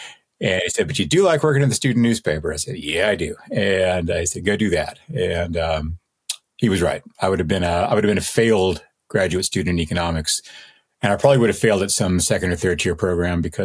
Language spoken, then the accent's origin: English; Texas, United States; We had a required economics class to graduate from high school back in the 80s and 90s in Texas.